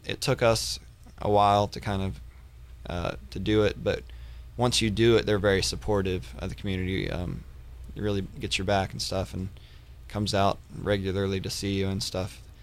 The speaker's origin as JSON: {"language": "English", "region": "Texas", "country": "United States", "also_born_or_lived": "Nashville, United States", "said": "Well, I lived in Nashville for a year between 2002 and 2003. Mm-hmm. So I was from East Texas."}